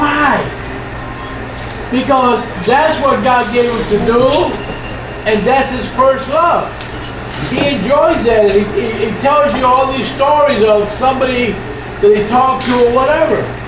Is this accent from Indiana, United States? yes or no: no; Chicago, Illinois, United States; All right, I'm from Chicago.